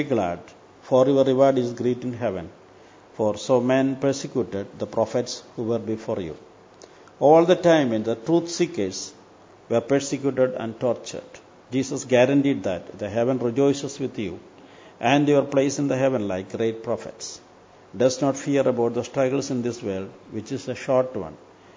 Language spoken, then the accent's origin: English; Kerala, India; first language Malayalam; English is a second language; Malayalam is my mother tongue and the meaning is the language of mountains.